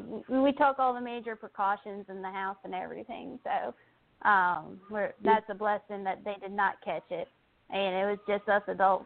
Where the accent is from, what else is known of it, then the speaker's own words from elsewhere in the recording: Virginia, United States; I was raised in the Baptist church. My parents and step parents are Baptists, and I grew up in a small congregation because I was raised between Williamsburg and Colonial Heights